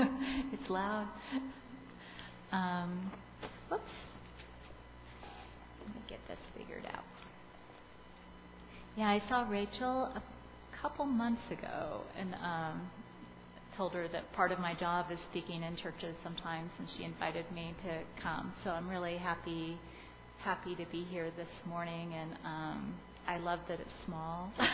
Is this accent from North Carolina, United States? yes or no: yes; North Carolina, United States; born there; also born or lived in Michigan / Norway; My family moved about twice a year as I was growing up. I was born in North Carolina on an army base.